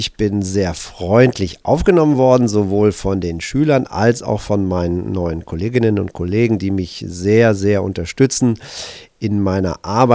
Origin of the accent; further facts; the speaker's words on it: Hamburg, Germany; ich bin aus Hamburg